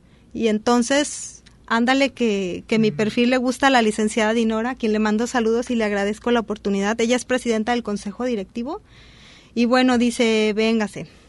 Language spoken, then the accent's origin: Spanish; Puerto Vallarta, Jalisco, Mexico; also born or lived in Guadalajara; Soy vallartense. Nací en Vallarta, amo mi tierra, mi lugar. Y me fui a estudiar biología a Guadalajara